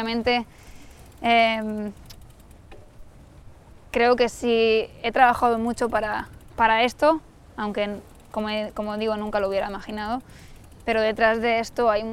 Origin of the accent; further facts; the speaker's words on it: Catalonia, Spain; Sitges en verano se llena bastante de gente. Es un sitio muy turístico. Mi pueblo, que está al lado, no tanto.